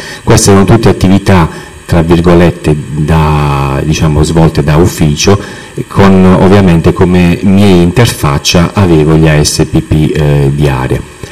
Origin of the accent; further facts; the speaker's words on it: Mola di Bari, Apulia, Italy; born there; now in Massafra, Italy; sono nato a Mola di Bari il 1 maggio del 1975.